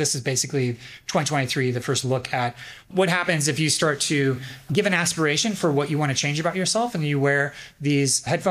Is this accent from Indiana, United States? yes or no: yes; Indiana, United States; I'm from Indiana, so I'm a Pacers fan.